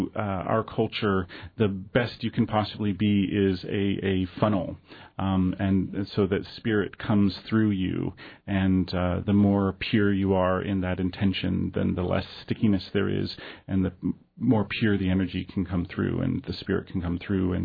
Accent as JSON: {"language": "English", "region": "Alaska", "country": "United States", "said": "So we're from the Delta. Everyone's related in the Delta."}